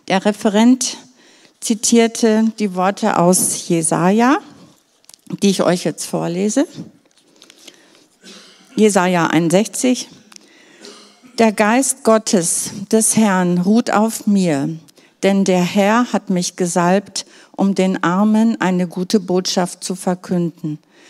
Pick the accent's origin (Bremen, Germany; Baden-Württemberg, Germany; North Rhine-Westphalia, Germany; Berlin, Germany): North Rhine-Westphalia, Germany; Ich bin im Münsterland aufgewachsen als älteste von 4 Geschwistern.